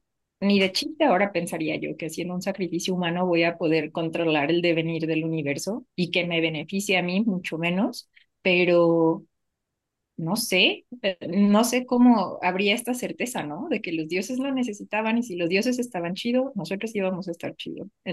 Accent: Tepatitlán, Jalisco, Mexico; Es como si me dijeran tepatleca en lugar de tepatitlense.

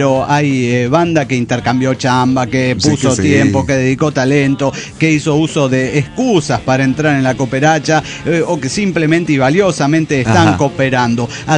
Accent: Havana, Cuba; Soy de La Habana, Cuba.

